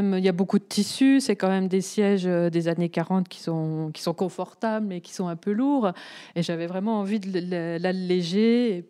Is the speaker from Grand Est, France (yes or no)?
yes; Grand Est, France; Moi, je viens des Vosges, donc il y a des forêts magnifiques. J'ai ce souvenir, lorsque j'étais petite, des arbres, des forêts avec des mousses bien vertes.